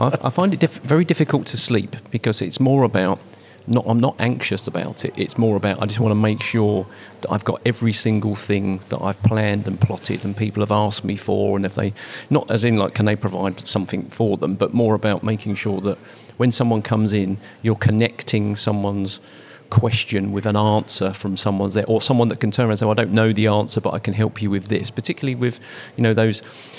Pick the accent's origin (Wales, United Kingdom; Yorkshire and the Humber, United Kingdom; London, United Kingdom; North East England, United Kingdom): London, United Kingdom; You know, I'm from the East End of London, but why have I got a badge from somewhere in Devon?